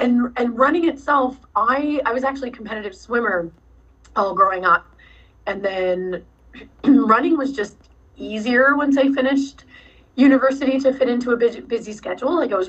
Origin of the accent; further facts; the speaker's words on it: Happy Valley-Goose Bay, Newfoundland and Labrador, Canada; So it was a community of 10,000 people I grew up with in Goose Bay.